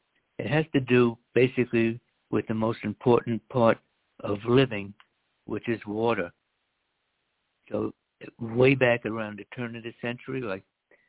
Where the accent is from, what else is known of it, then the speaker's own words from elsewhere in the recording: United States; When I was a kid growing up in America, there was hardly any word about cancer at all.